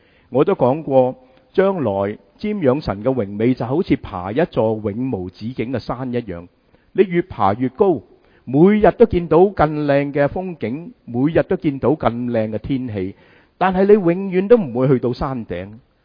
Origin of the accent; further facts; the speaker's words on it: United States; 我们美国人这么喜欢吃快餐